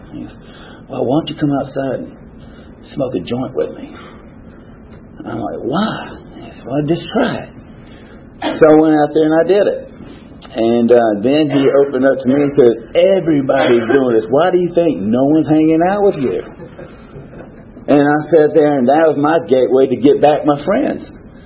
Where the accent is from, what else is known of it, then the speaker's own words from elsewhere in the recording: Roanoke, Virginia, United States; born there; I was born in Roanoke, Virginia in 1961. I have two other brothers.